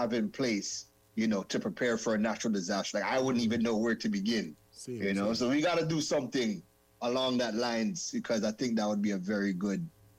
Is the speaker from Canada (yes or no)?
yes; Canada; moved away; growing up in Canada and then moving to Trinidad